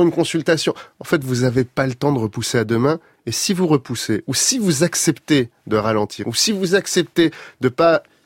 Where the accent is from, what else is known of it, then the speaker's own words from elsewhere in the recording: Paris, Île-de-France, France; Je suis né à Paris pourtant, j'étais parisien vraiment